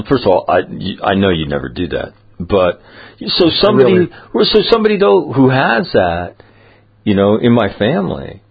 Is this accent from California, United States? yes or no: yes; Sacramento, California, United States; I'm from Sacramento.